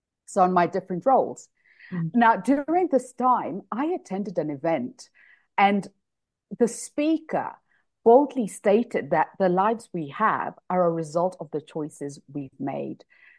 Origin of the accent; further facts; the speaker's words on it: Kenya; So I come from the marathon country. I come from Kenya.